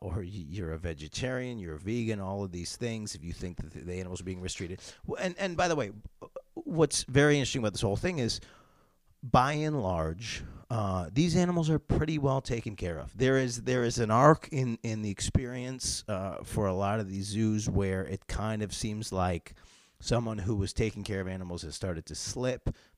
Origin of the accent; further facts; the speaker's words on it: Syracuse, New York, United States; But I grew up in Syracuse, New York, and down the street in Chittenango was the same thing as a guy who owned a private zoo.